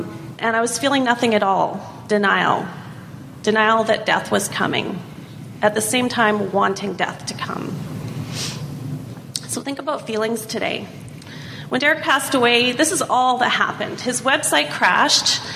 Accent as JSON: {"language": "English", "town": "Vancouver", "region": "British Columbia", "country": "Canada", "said": "I'm from Vancouver, BC."}